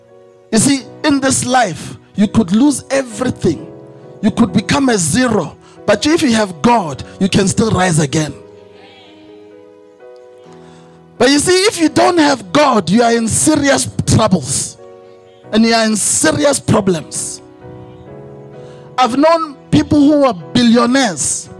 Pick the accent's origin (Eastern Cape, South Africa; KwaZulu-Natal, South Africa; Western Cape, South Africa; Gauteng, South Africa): KwaZulu-Natal, South Africa; Pietermaritzburg; When we were growing up in Pietermaritzburg, we had a neighbor